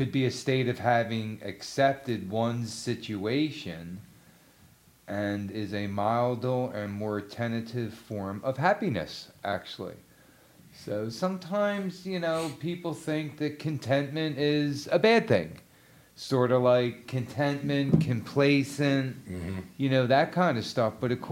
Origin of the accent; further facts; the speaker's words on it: Philadelphia, Pennsylvania, United States; I mean, I'm homegrown Philadelphian.